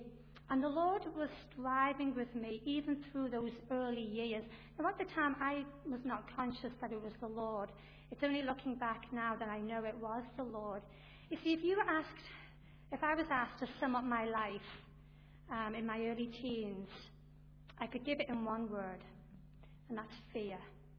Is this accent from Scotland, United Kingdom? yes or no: no; Liverpool, North West England, United Kingdom; now in Coleraine, United Kingdom; I'm not from around these parts, even though I'm living in the Sharking at the moment. I'm originally from Liverpool, over in England, and I grew up there. I was the youngest of four girls.